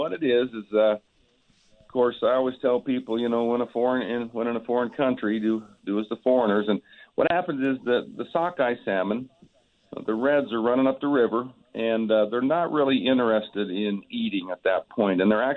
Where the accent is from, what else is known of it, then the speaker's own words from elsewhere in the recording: Utah, United States; I'm from Utah.